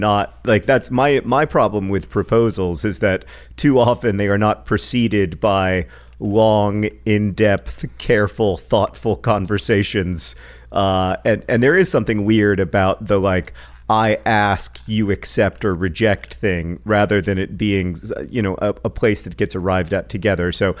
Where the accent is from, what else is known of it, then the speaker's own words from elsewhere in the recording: Indiana, United States; the definition of Indiana, my home state, according to Google